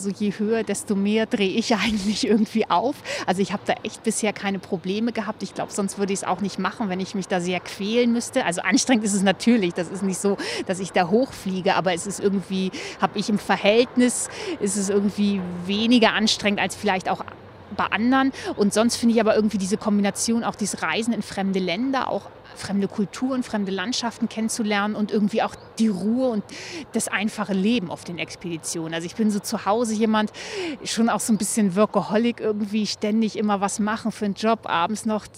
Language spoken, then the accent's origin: German; Ahrensburg, Schleswig-Holstein, Germany; moved away as an adult; also born or lived in Hamburg; now in Munich, Germany; ich bin eben genau in Hamburg geboren, in Ahrensburg aufgewachsen, in Schleswig-Holstein und bin dann im Laufe des Studiums eigentlich nach München gegangen